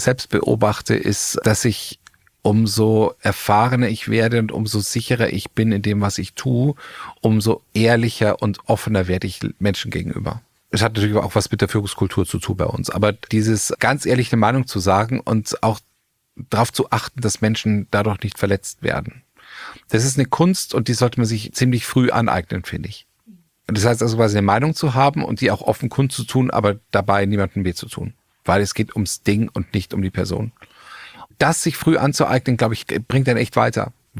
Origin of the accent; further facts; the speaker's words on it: Bavaria, Germany; Ich bin Bayer. Ich komme aus Bayern.